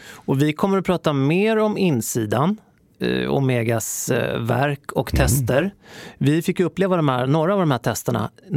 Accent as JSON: {"language": "Swedish", "town": "Stockholm", "region": "Stockholm County", "country": "Sweden", "said": "Jag som stockholmare säger beige och grå går ju i."}